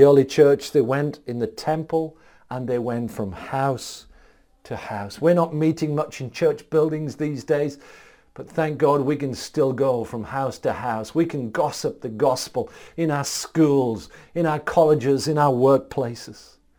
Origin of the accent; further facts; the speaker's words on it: North East England, United Kingdom; I was brought up in County Durham, northeast of England.